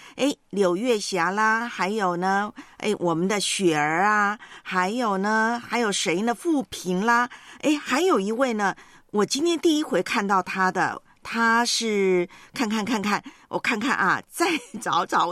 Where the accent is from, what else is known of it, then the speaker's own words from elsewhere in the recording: Taiwan; 我的老家呢台湾那边